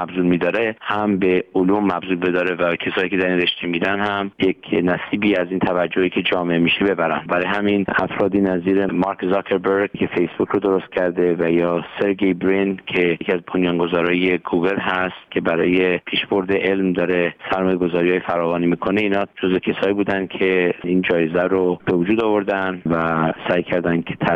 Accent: Iran; moved away as an adult; now in United States; من در ایران متولد شدم، در یک خانواده با دو برادر دیگه دبیرستان البرز تحصیل کردم، بعد از دبیرستان به آمریکا آمدم برای ادامه تحصیل و از اون موقع بعد اینجا مقیم هستم.

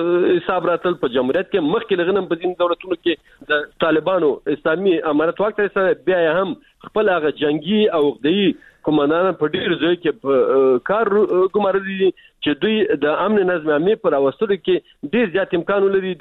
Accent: Baghlan, Afghanistan; په هغه منطقه کې چې موږ د بغلان یو ډنډیګوري هلته هم ځورونې کوي، په بغلان کې هم لاسونې کوي

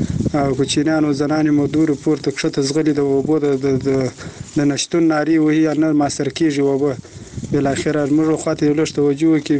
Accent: Afghanistan; موږ شکر د افغانستان یو د افغانستان بچان یو

